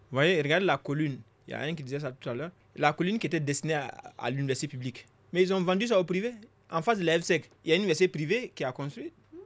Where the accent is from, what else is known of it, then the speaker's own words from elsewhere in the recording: Mali; Si on va à Ségou, on est malien, on est fonctionnaire du Mali.